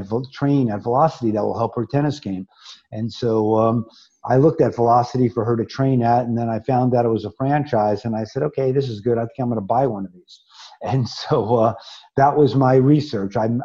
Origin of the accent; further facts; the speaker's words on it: New York City, New York, United States; now in Los Angeles, United States; the abbreviated version, Wes, is I grew up in New York City, went to Los Angeles on a vacation, and never went home.